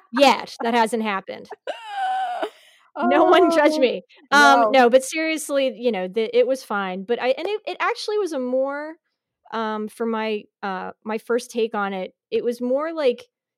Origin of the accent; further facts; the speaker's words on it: Fallsington, Pennsylvania, United States; We grew up together. Best friends. Since we were little children, and we grew up in Fallsington, PA